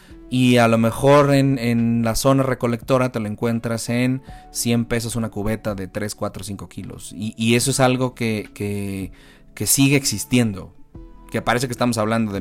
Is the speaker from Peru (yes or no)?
no; Mexico; Y creo que como mexicano es una responsabilidad enorme